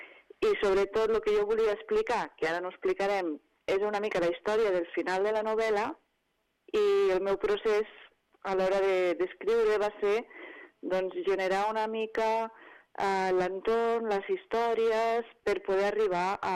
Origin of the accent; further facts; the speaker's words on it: Barcelona, Catalonia, Spain; born there; jo soc nascuda a Barcelona